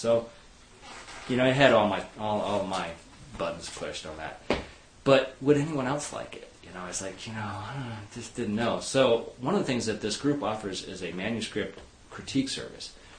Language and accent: English; Boise, Idaho, United States; this is set in my hometown, Boise, Idaho.